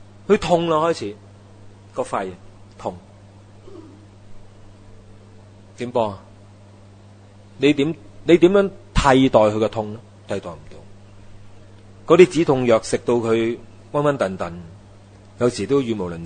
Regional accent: China; 我哋中国人就最兴噶啦

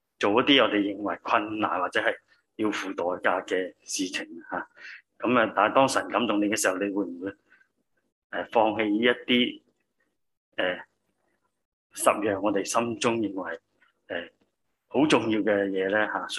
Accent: China; 咁我哋中国人都问讲咧就民以食为天啦，最紧要食

